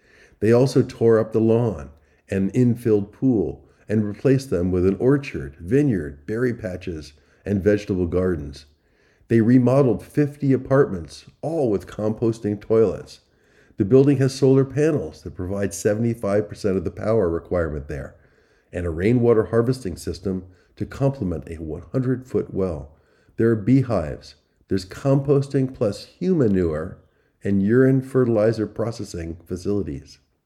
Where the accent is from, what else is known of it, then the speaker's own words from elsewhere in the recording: New York, United States; Hey, I grew up on Long Island and know my Levittowns and their developments of cookie-cutter homes.